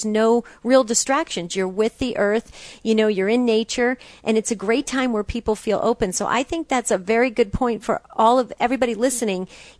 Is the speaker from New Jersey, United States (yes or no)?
yes; New Jersey, United States; you know, I'm from New Jersey, and Deacon Harold, you as well, and it's the garden state.